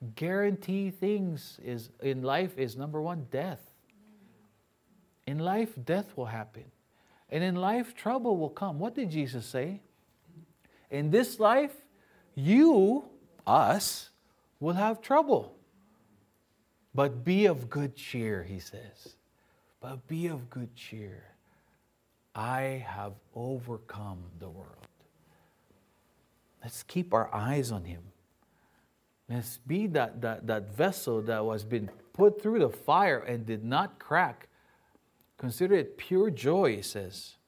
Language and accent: English; Baguio, Cordillera Administrative Region, Philippines; So that was a first for me because I'm from Baguio. Baguio, we had bridges, you know?